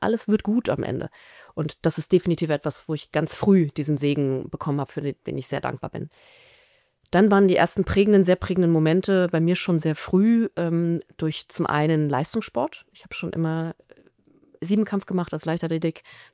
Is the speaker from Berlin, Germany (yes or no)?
yes; Berlin, Germany; Da habe ich mich entschieden als Berlinerin, ich gehe den Weg runter ins Schwabenland.